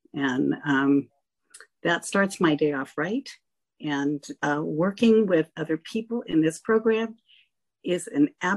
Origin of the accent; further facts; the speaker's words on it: Byron, Georgia, United States; from Byron, Georgia. That's right in the middle of the state of Georgia.